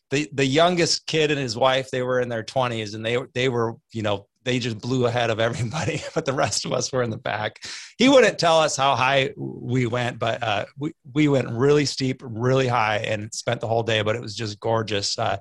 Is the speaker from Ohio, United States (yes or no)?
no; California, United States; Most of us, we're from California, and my brother-in-law is really into hiking.